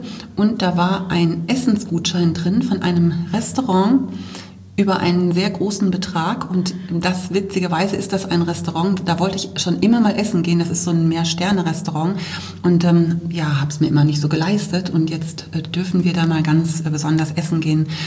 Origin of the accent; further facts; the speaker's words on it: Bremen, Germany; ich komme ja aus Bremen